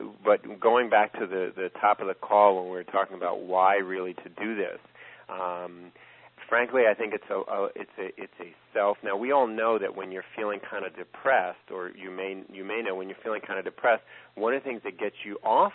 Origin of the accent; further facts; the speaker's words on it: New York, United States; now in California, United States; I mean, I'm from New York, and when I came out here to California, one of the things that if you know anything about New Yorkers, we make fun of two people from New Jersey and people from California.